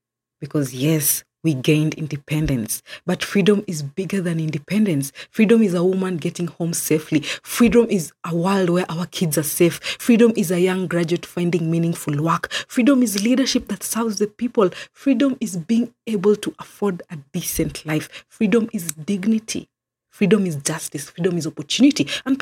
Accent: Kenya; As an African, as a Kenyan

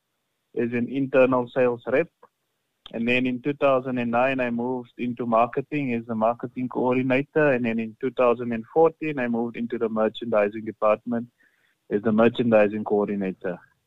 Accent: South Africa; Being a South African, it's like a unique opportunity, because, you know, in South Africa, we've got different cultures, which I love.

